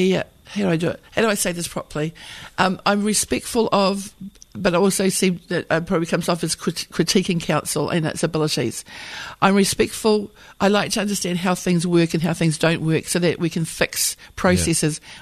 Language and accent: English; Auckland, New Zealand; now in Port Waikato, New Zealand; I've always grown up in business. I'm from West Auckland. Came to Franklin, which now morphed into Waikato. Absolutely love the place. I feel like it's my home. We live as I said, Port Waikato in the Rawa.